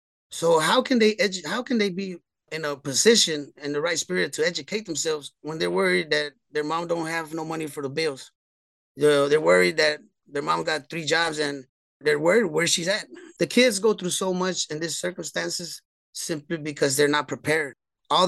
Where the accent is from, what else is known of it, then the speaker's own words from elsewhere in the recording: Houston, Texas, United States; I was born in Houston, Texas, October 6, 1980. At a little bit over 1 year old, I was sent with my grandparents to be raised.